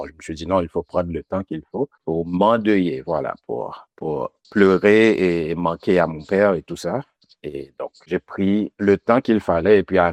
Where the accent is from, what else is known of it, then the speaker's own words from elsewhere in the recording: Haiti; first language Haitian Creole; French is a second language; now in United States; je parle créole haïtien parce que c'est ma langue maternelle. Et puis, on apprend le français à l'école en Haïti, donc c'est ma deuxième langue. Et puis, une fois que je suis arrivé aux États-Unis, on parle anglais.